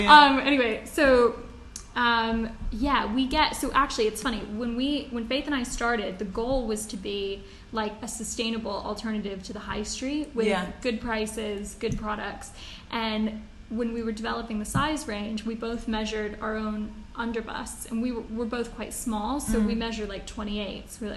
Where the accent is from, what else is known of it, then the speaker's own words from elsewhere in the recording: United States; I grew up in the States